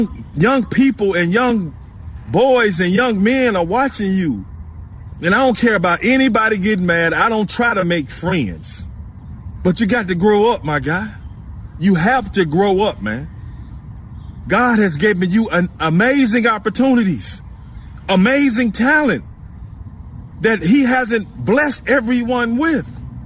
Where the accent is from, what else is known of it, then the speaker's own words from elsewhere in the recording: Memphis, Tennessee, United States; I'm from Memphis. I love Memphis. I put in work in Memphis.